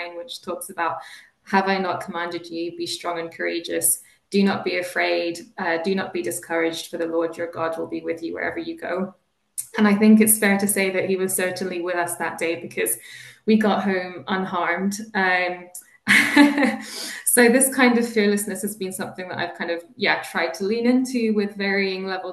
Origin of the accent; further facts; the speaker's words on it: Pokhara, Gandaki Province, Nepal; So I grew up in Nepal, and I spent my primary school or elementary school years in a city that I called Pokhara.